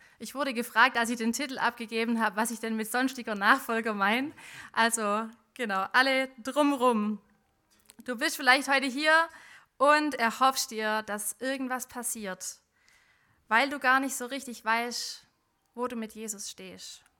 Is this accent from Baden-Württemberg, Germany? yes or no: yes; Baden-Württemberg, Germany; Ich bin auf eifrig, ist ja klar, als Schwäbin.